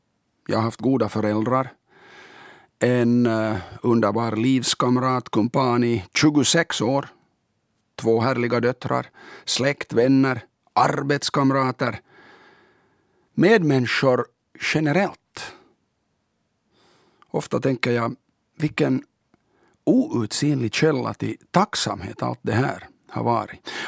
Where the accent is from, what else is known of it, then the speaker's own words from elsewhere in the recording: Karkkila, Uusimaa, Finland; born there; Själv föddes jag den 23/3/63 i Karkkila, Högfors. Trots namnet är i praktiken helt finskspråkig ort, där svenska egentligen hördes endast hos oss.